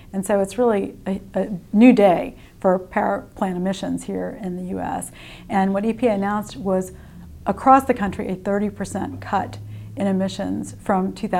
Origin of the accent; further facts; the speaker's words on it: Louisiana, United States; I'm from Louisiana, which is an energy state